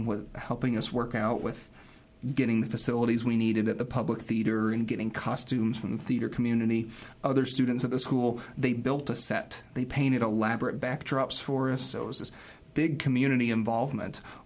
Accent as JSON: {"language": "English", "country": "United States", "said": "as an American, there's this mindset I've been inculcated into of take care of yourself."}